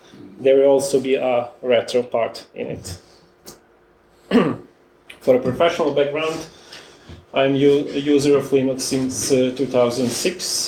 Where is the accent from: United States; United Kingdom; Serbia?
Serbia; English is a second language; everybody … I'm coming from Serbia and I will talk about 8-bit computers from Yugoslavia from the 80s.